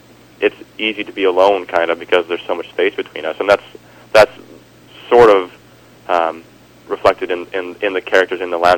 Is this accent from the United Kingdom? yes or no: no; Invermere, British Columbia, Canada; also born or lived in Cranbrook / Fort Nelson; and then I spent 4 years in Fort Nelson, way in the far north, because my dad got transferred there, and then he got transferred back to Invermere, and that's where I spent the majority of my childhood.